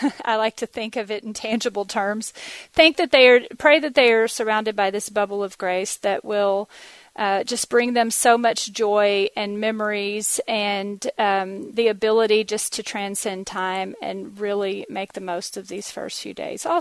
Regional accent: Texas, United States; I grew up in Texas, and I promise you this, you may think it's funny or weird, but I kind of thought Texas was the whole world because that's how they raise kids in Texas.

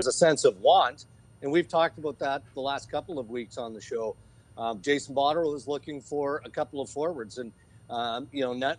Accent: Saskatchewan, Canada; I grew up in Saskatchewan. I mean, curling was an intramural sport. You know, in high school, you got to leave class so that you could curl against. We had like 36 teams in high school in Lansbourg, Saskatchewan

